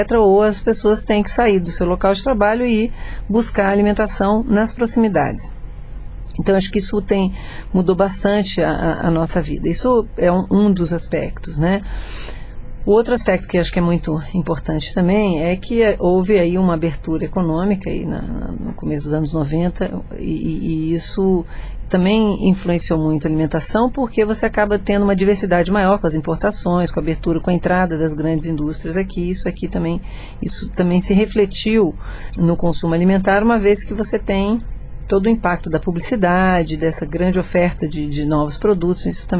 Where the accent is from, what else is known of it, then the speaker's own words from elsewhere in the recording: São Paulo, Brazil; Olha, eu sou paulistana